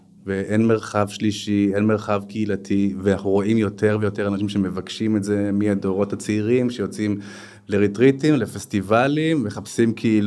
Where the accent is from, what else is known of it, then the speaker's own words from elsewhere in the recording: Jerusalem, Jerusalem District, Israel; תחשבי גם מה זה עושה לנו כירושלמים